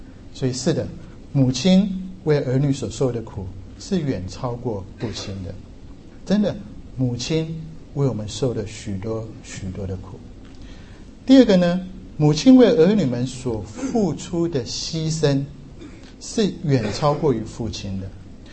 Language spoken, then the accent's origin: Chinese; China; 但是我们中国人都知道寸金难买寸光阴